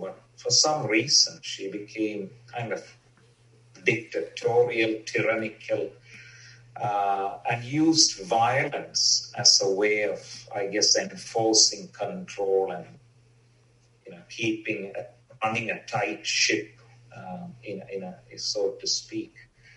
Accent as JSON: {"language": "English", "country": "India", "tie": "born or raised there", "moved": "yes", "lives_now": "Australia", "said": "I grew up in India. I moved to Australia around 27 years ago."}